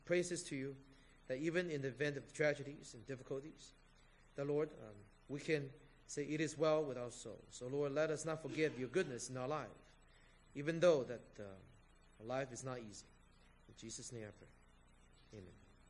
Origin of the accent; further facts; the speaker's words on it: Los Angeles, California, United States; I'm married with three kids